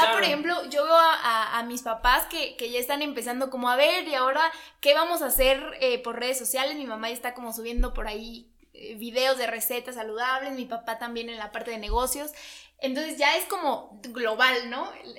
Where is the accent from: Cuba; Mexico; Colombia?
Mexico; como personas, como mexicanos, como seres humanos